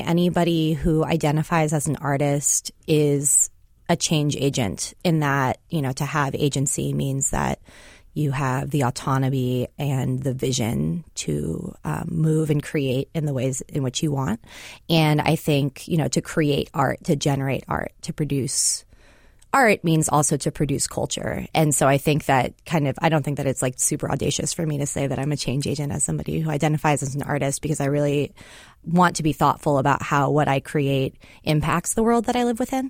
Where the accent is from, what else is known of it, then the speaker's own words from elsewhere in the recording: Seattle, Washington, United States; proudly saying that I'm from Seattle and proudly identifying with this place